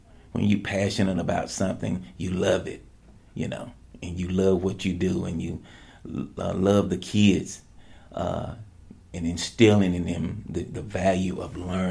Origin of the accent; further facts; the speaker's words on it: Marietta, Georgia, United States; I grew up here in Marietta in Cobb County, born and raised here, and was born at Kennestone Hospital.